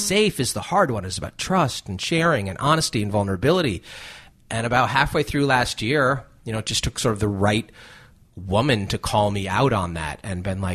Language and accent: English; New York, United States; now in Los Angeles, United States; New York is – I'm from New York. I live in L.A.